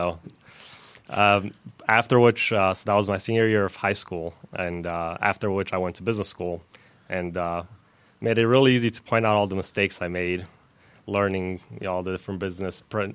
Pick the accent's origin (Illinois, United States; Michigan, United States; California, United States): Illinois, United States; Chicago; accent: mix; also born or lived in Romania; I guess my accent is a mix. I was born in Romania, but came here at a young age, and I lived in Chicago up until about a year ago. So it's kind of a mix of accents there.